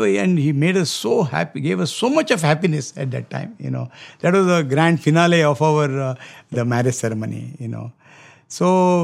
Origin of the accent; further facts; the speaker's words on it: Karnataka, India; they are from North Kannada district and we are from South Kannada district.